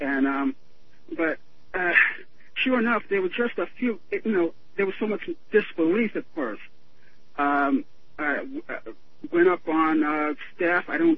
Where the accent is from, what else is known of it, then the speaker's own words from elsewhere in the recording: Dallas, Texas, United States; born there; now in Las Cruces, United States; I go by the moniker … I live in Las Cruces, New Mexico. I was born in Dallas, but I live here.